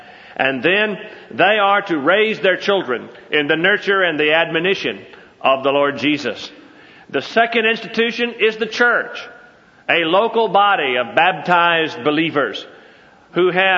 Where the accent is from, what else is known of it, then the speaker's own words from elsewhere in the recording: Southern United States, United States; came out somewhere just south of the Mason-Dixon line. So that'll help you to identify my accent.